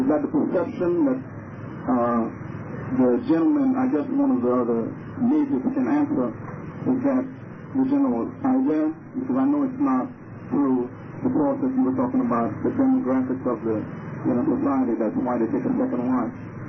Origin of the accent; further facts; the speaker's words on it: Dominica; I'm from Roseville, Dominica.